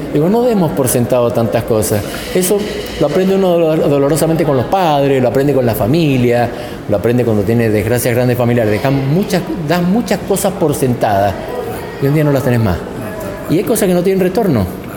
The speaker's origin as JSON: {"language": "Spanish", "region": "Mendoza", "country": "Argentina", "said": "como ciudadanas, como ciudadanos mendocinos"}